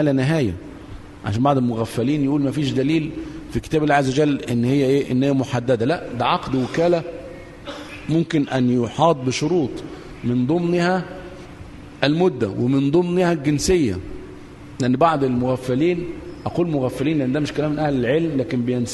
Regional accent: Egypt; يعني ما إحنا مصريين نشأنا مصري

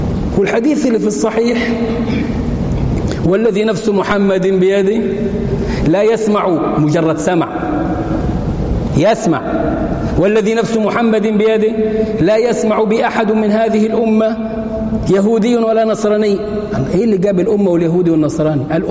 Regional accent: Egypt; حتى لو واحد عمل فيها أبو العريف عندنا في مصر يعني،

